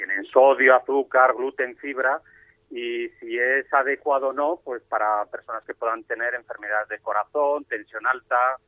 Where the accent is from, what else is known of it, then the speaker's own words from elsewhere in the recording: San Sebastian, Basque Country, Spain; born there; now in Aragon, Spain; Y yo soy nacido fuera de Aragón, en San Sebastián, pero aragonés de adopción